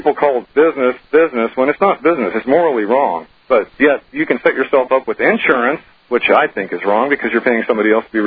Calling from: Seattle, Washington, United States; From Seattle

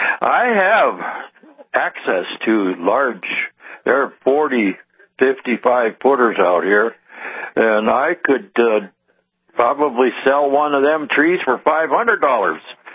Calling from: West Hope, North Dakota, United States; I'm from No Hope, North Dakota.

